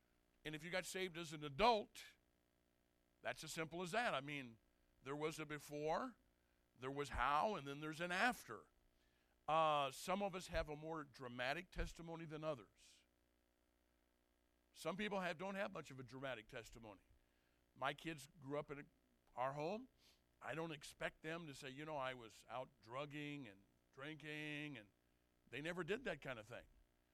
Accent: Fieldon, Illinois, United States; I grew up in Pierre Marquette State Park is where I grew up, in that area, up in the Bluffs. Went to grade school in Fieldon, the big town of Fieldon. Went to the Baptist Church in Fieldon. It's where I got saved. It's where I became a Christian.

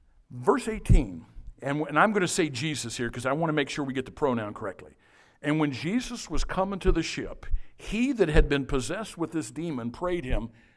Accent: Illinois, United States; So I'm thinking, well, I'm from Southern Illinois.

